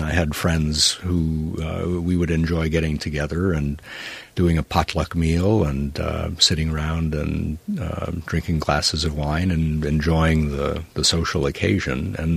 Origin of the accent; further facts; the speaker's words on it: Illinois, United States; different upbringing than my friends in Illinois near Chicago when I was growing up, because my mother had been born and raised in India.